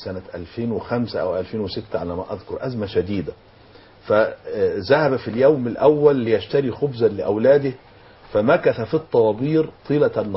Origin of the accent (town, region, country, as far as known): Minya, Minya Governorate, Egypt